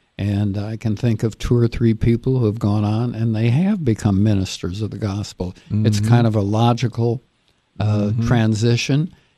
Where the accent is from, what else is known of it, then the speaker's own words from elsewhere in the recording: Minnesota, United States; And so I grew up in Minnesota, and then over a period of years went to the University of Minnesota, University of Wisconsin